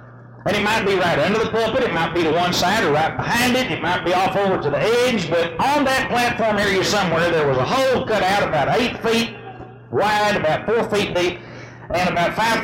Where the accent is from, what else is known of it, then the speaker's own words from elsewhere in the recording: Jacksonville, Texas, United States; Gordon Renshaw was a ministerial student in the junior college in my hometown in Jacksonville, Texas, a little Baptist college where my father was going to school to prepare for the ministry.